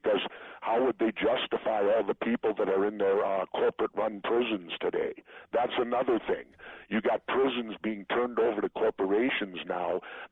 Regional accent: Minneapolis, Minnesota, United States; I grew up in South Minneapolis, and every summer my mom would carve up half of our little backyard in the heart of the city center

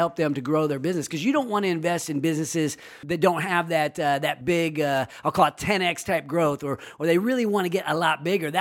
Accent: Sacramento, California, United States; So I'm going to live out my remaining days here in my hometown of Sacramento.

